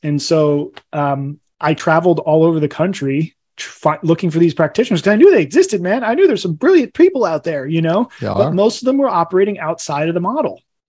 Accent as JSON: {"language": "English", "region": "New Jersey", "country": "United States", "tie": "born or raised there", "said": "I grew up in Northeast New Jersey."}